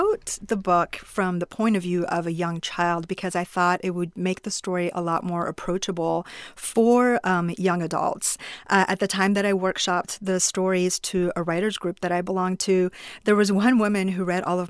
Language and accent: English; Iran; also born or lived in Pittsburgh, Pennsylvania, United States; So I thought, this is my great shot to expose a younger audience to my story growing up in Iran.